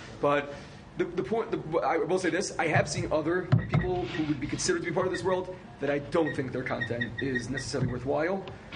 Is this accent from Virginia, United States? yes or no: no; New York, United States; especially because I'm from New York.